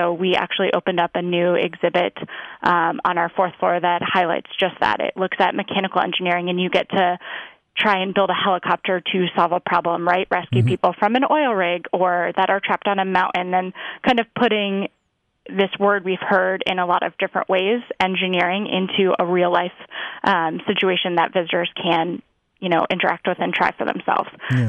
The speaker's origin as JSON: {"language": "English", "region": "Connecticut", "country": "United States", "tie": "born or raised there", "said": "and I grew up in Connecticut."}